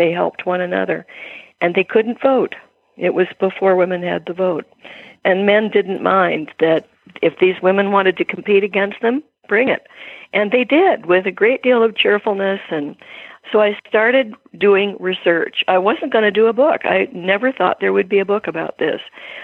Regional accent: Washington, United States; I pointed out that I grew up in Puget Sound, on Puget Sound.

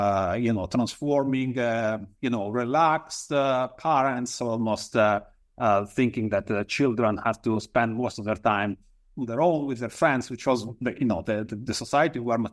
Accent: Italy; English is a second language; when I grew up in Italy, I had contact with the entire spectrum of the socioeconomic variation.

